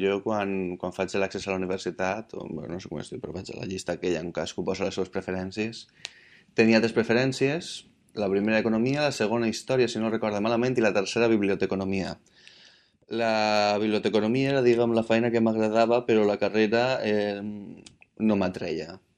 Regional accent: Valencia, Valencian Community, Spain; born there; Vaig néixer al Girós, la ciutat de València, el 15 de juliol de 1988...

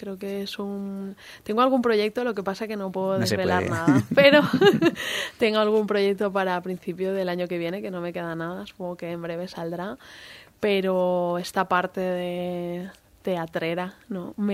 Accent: Valencia, Valencian Community, Spain; Valencia. Me encanta mi ciudad, yo somos de la Terreta

